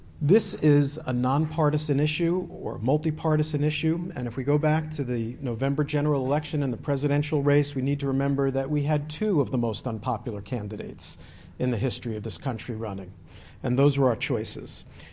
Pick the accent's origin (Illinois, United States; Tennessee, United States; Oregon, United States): Oregon, United States; from Benton County.